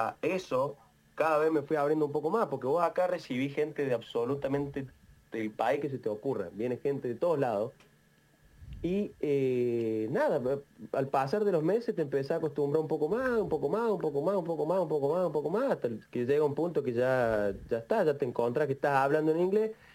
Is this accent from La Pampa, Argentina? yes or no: no; Córdoba, Argentina; moved away; Entonces yo salí de Córdoba, estuve un poquito en Buenos Aires y después me vine para acá con la idea de expandirme y poder llegar a pintar en Barcelona.